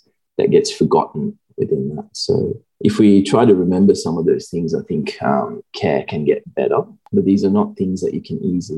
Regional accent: Sri Lanka; now in Australia; I grew up in Sri Lanka.

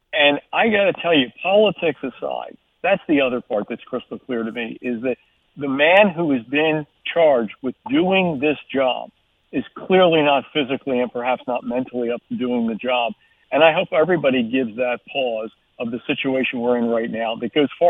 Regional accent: United States; You know, I'm an American citizen long before I'm a Republican.

